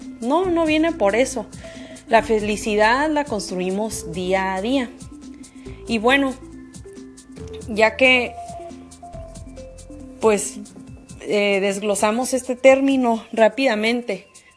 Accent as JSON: {"language": "Spanish", "country": "Mexico", "said": "México es un país norteamericano que es de donde yo soy"}